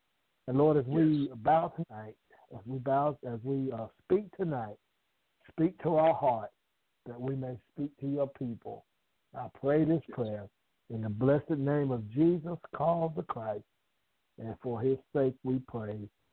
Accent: the South, United States; accent: Southern; I'm just a down south country boy. Some of y'all might catch my accent. I might say something that might make you laugh at my accent, but that's all right, too. God is still God, even in the South.

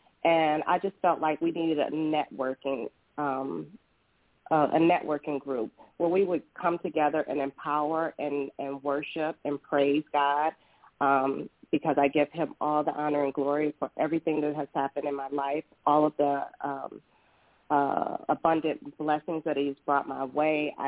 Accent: Detroit, Michigan, United States; now in Atlanta, United States; I am originally from Detroit. I am now in Atlanta, getting ready to move to L.A., at the end of the month.

